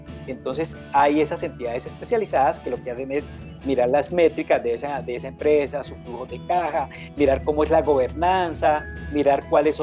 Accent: Colombia; aquí como colombianos nos le prestamos mucha, pero muchísima atención al tema de, bueno, ¿cuánto voy a ganar?

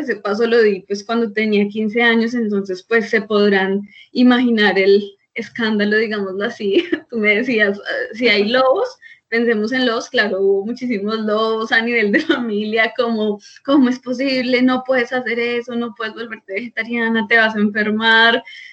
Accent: Bogotá, Colombia; now in Villavicencio, Colombia; yo nací en Bogotá, terminé allí pues todo mi colegio y fue ya después de esto que vine a Villavicencio, precisamente hacia las cuentas de que ya llevo aquí. Este año cumplo 10 años en esta ciudad

